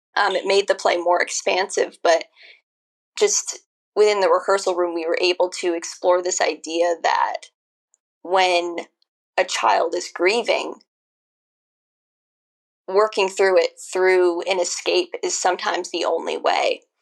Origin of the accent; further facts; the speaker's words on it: Colorado, United States; I grew up in Colorado, and now I'm based in California